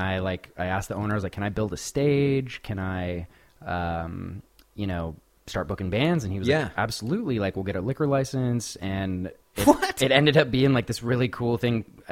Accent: Seattle, Washington, United States; Growing up in Seattle, it was like, you know … played a different set every night.

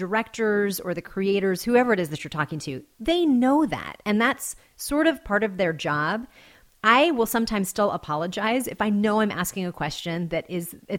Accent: Riverside, California, United States; Riverside, California.

